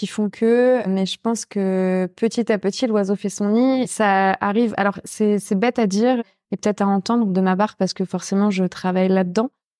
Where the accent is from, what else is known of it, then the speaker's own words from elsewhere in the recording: Rouen, Normandy, France; Je suis née à Rouen, exactement. J'ai grandi dans le centre-ville de Rouen, oui.